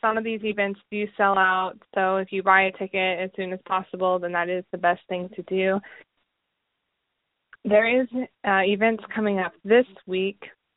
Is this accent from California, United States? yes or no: yes; Desert Hot Springs, California, United States; I remember growing up in Desert Hot Springs, to go to the community pool was a big deal